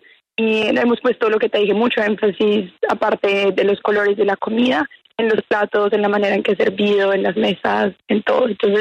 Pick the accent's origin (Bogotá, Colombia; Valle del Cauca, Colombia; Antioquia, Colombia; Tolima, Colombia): Bogotá, Colombia; moved away; also born or lived in England; nosotras nacimos en Bogotá, en Colombia, fuimos a un colegio cuando estábamos pequeñas